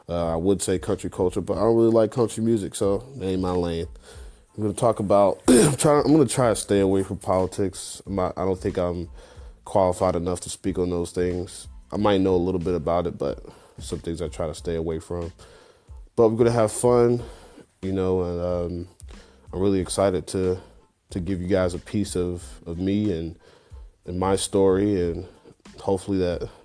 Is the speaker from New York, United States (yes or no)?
yes; Flushing, New York, United States; born there; I was born in Queens, New York, more specifically Flushing, Queens, December 8th, 1990.